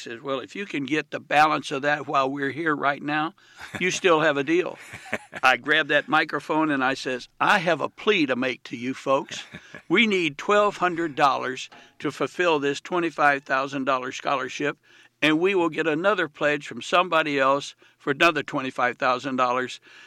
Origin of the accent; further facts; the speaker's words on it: the South, United States; Well, I didn't grow up in Dallas, but I grew up in the South, so not much changes.